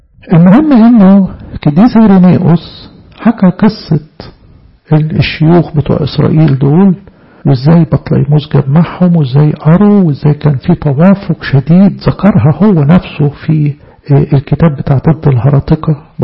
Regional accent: Egypt; فالعهد القديم اللي بين إيدينا إحنا كمصريين دي طبعة بيروتية

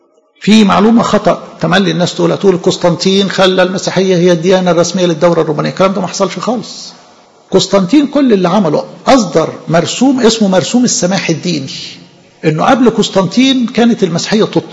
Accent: Egypt; إحنا لو يعني إحنا مصريين بالحق الرجل ده نجله جدا

